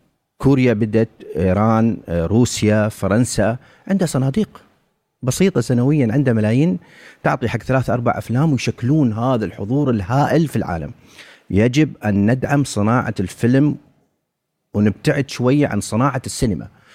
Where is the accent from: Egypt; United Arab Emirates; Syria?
United Arab Emirates; يعني أنا كإماراتي اليوم كل الصناديق الموجودة في العالم ما راح تعطيني فلوس